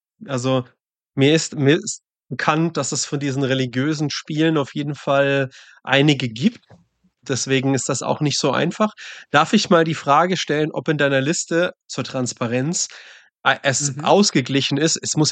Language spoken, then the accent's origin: German; Munich, Bavaria, Germany; born there; ich bin geborener Münchner